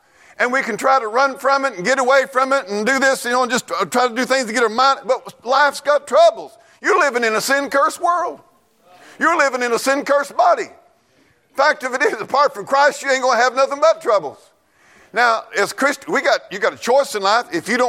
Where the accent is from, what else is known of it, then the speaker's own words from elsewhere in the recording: United States; I look at myself, I ain't nothing but a sissy. I'm an American sissy.